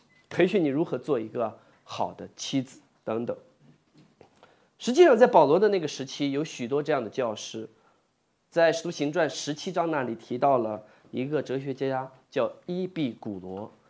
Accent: China; 亲爱的弟兄姐妹，这是不是很像我们中国人特有的一种心态？

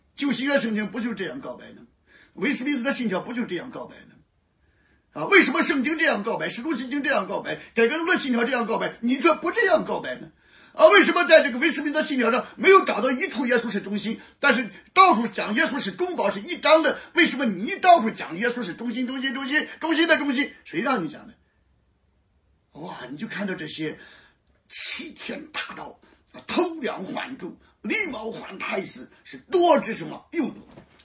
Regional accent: Shandong, China; 其实不过是我们山东老家

